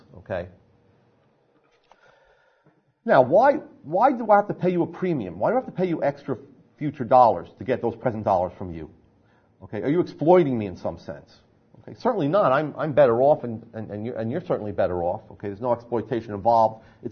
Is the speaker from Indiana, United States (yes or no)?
no; New Jersey, United States; ignoring the fact that I come from New Jersey.